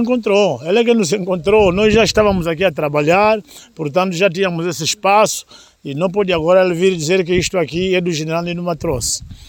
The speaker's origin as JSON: {"language": "Portuguese", "town": "Caconda", "region": "Huíla", "country": "Angola", "said": "Olha, eu vim de Caconda, fugi a guerra, e então vim aqui no litoral onde não havia guerra, mas escolhi trabalhar a terra."}